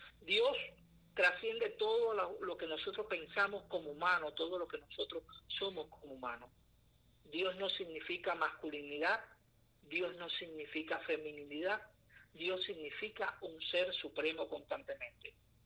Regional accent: Cuba; Todos y todas somos cubanos.

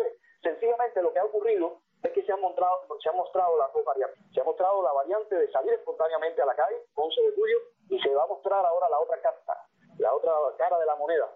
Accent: Cuba; moved away; al pueblo cubano, como nosotros, que también somos pueblo cubano, que estamos en el exilio y que amamos nuestra nación.

